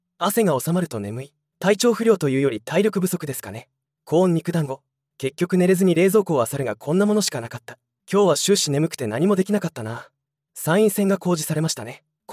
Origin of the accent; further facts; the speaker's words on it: Kanto, Japan; 関東育ちとして牛と豚どちらでもありだが